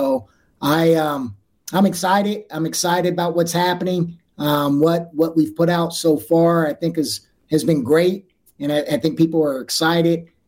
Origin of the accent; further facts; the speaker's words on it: Sacramento, California, United States; As I said, I grew up in South Sacramento.